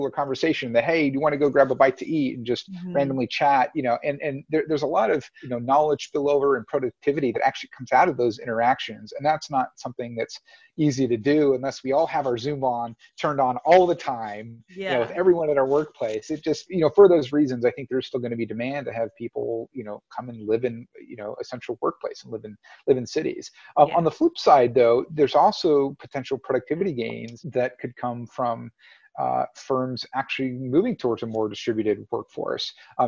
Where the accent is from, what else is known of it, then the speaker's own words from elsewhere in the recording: California, United States; Of course, growing up in California, I have that certain innate hoppy desire that's on my palate.